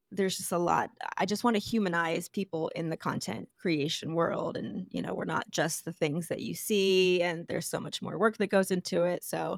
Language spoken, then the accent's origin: English; United States; And especially being an American, like we're such a young country.